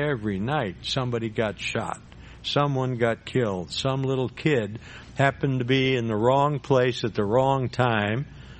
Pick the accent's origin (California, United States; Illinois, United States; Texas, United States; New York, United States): Illinois, United States; Chicago; Well, when I grew up driving in Chicago, going to church there, you learn to drive through these narrow residential streets.